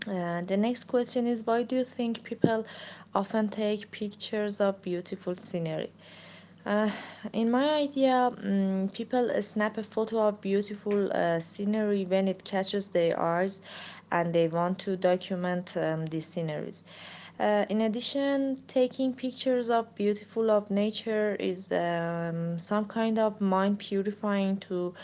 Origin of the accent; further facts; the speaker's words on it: Borujerd, Lorestan, Iran; English is a second language; My hometown, Burujerd, is located in the west of Iran